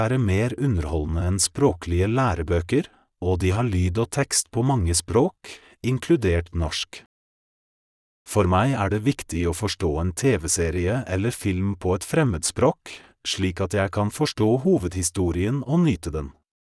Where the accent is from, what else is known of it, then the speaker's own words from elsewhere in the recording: Poland; Norwegian is a second language; now in Norway; I 9 måneder mens jeg var hjemme i Polen, hørte jeg på enkle historier og podkastet